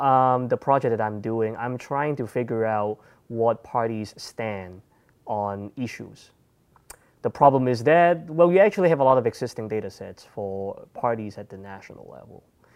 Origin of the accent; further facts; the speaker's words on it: Hong Kong; I mean, I'm from Hong Kong, so I know the region.